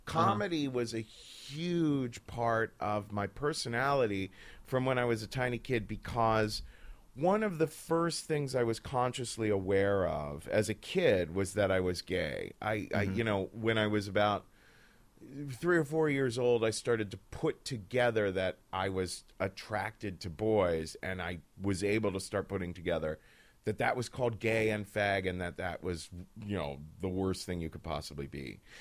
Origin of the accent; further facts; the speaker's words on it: Ohio, United States; because I was this kid from Ohio who was raised in a very, very Catholic family.